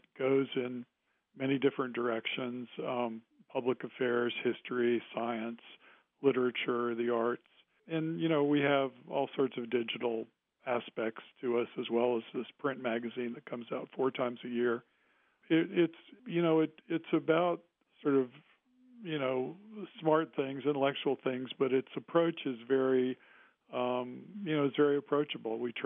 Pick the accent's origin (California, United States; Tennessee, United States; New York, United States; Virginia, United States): Virginia, United States; You know, I grew up in Virginia, and Virginia is a state that looks to its history a lot.